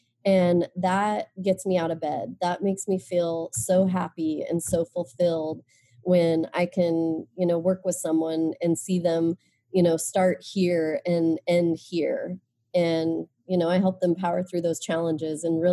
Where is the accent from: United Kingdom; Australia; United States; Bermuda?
United States; Nebraska; Because my experience growing up in Nebraska and growing up in the United States is very different for someone who doesn't look like me.